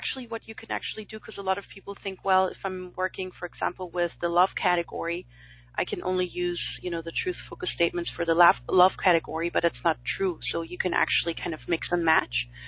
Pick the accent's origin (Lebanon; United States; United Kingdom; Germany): Germany; I'm from Germany